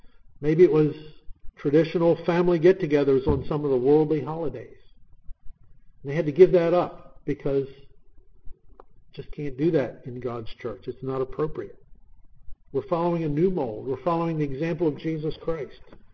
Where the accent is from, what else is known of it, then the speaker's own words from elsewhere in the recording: Baltimore, Maryland, United States; I used to love crabs. Of course, I grew up in Baltimore. What do you expect? But that was the way we lived.